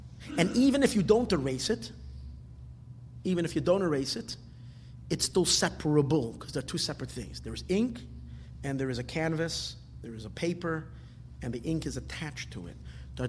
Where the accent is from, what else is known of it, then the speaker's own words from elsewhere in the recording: United States; I'm a U.S. citizen. I'm an American.